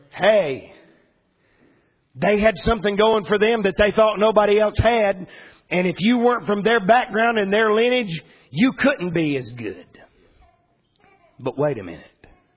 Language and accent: English; North Carolina, United States; I was raised over in Surrey County in tobacco farming country. Everywhere you turn, Surrey County was a tobacco farm.